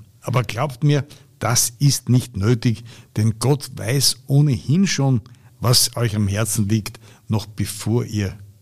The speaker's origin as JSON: {"language": "German", "country": "Austria", "said": "Aber bei uns in Österreich fallen die Muslime mehr auf."}